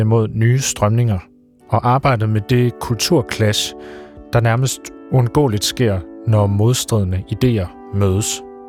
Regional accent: North Denmark Region, Denmark; now in Copenhagen, Denmark; Jeg er journalist på P1's kulturredaktion. Jeg kommer fra Thy og bor nu i København.

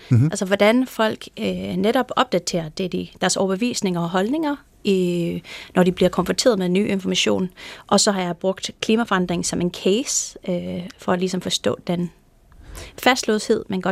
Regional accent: California, United States; Danish is a second language; now in Denmark; i Californien, der hvor jeg kommer fra, i high school

